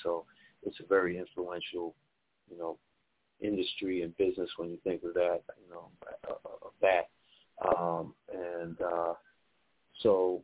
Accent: Washington, District of Columbia, United States; now in Chicago, United States; D.C.'s, you know, my hometown, born and raised.

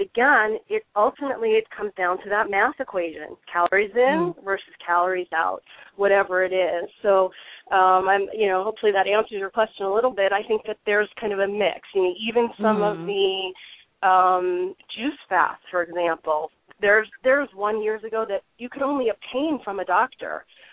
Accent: East Coast, United States; You know, I remember I grew up on the East Coast, so there was this, you know, famous diet

